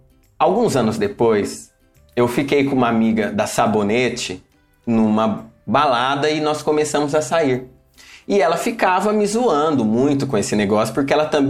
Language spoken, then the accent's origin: Portuguese; Marília, São Paulo, Brazil; eu sou do interior de São Paulo. Sou de uma cidade chamada Marília e tem 200 mil habitantes. Hoje um pouco maior.